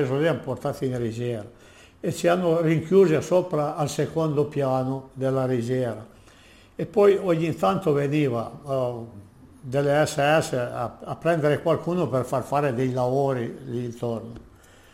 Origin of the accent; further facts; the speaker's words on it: Turin, Piedmont, Italy; born there; sono nato a Torino il 14/3 del 1924.